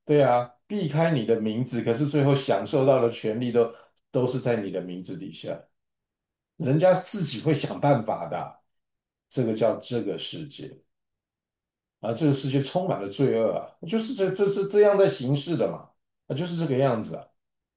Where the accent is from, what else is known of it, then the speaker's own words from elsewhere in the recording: Taiwan; 所以我是个台湾人，一天到晚在面对的海峡那一边的喊杀喊打